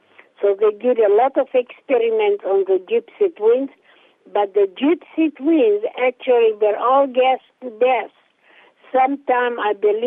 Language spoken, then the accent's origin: English; Tel Aviv, Tel Aviv District, Israel; moved away as an adult; now in Terre Haute, United States; So when I married him in 1960, I came from Tel Aviv to Terre Haute. And life, it was quite a jump.